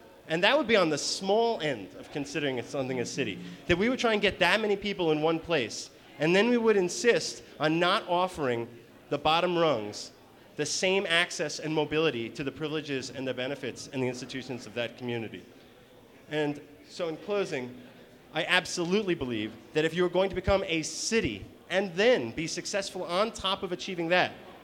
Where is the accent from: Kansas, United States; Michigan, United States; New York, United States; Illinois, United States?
New York, United States; And you might associate me with the fact that I'm from New York, and so I use transit